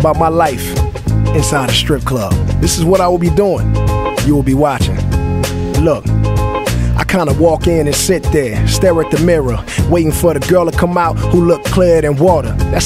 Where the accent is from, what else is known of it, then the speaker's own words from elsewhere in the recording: Compton, California, United States; And I'm from Compton, fool.